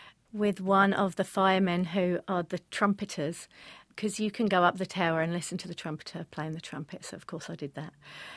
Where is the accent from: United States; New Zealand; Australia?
New Zealand; And it's great when you say to people, hi, I'm over here from New Zealand.